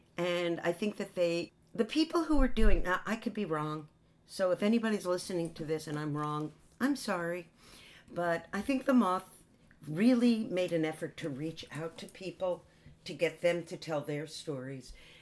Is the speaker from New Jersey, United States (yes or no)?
yes; New Jersey, United States; I'm East Coast. I grew up on the Jersey Shore.